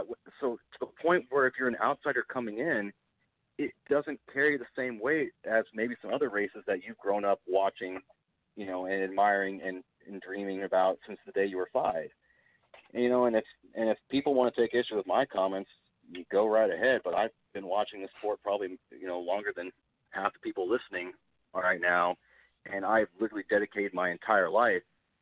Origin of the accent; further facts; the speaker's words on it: Iowa, United States; especially in, you know, growing up in Iowa.